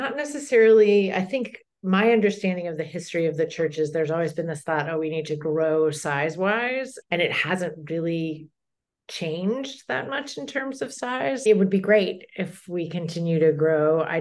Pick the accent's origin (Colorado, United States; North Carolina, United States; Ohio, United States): Colorado, United States; Growing up in Colorado, you have lots of mountainsides covered with aspen trees.